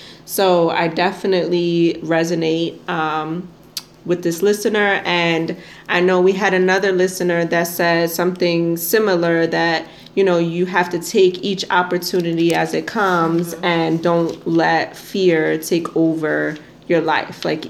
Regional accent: New York, United States; now in West Coast, United States; born and raised in New York, and then moving across the country to the West Coast.

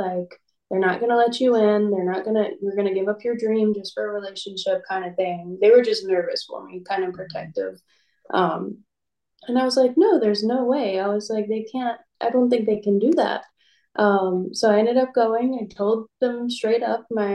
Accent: Georgia, United States; I'm from Georgia, by the way. So I left the airport out of Atlanta, that night.

